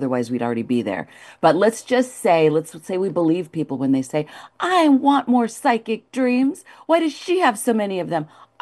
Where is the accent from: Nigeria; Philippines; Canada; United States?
Canada; accent: Canadian French; And I hope I'm saying that right with my Canadian French accent.